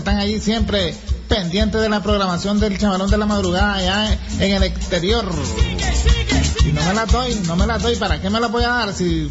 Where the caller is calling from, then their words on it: Colorado, United States; de Colorado, Estados Unidos. Oíste, aquí te estoy escuchando.